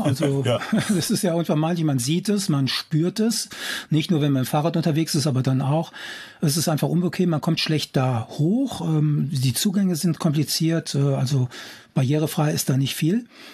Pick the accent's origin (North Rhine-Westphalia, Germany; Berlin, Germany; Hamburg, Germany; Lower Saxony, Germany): North Rhine-Westphalia, Germany; Cologne; Ich komme ja aus Porz, aus dem Rechtsrheinischen, und das war früher als Jugendlicher immer ein Erlebnis, in die Stadt zu fahren, wie man in Porz sagt, oder nach Köln zu fahren sogar.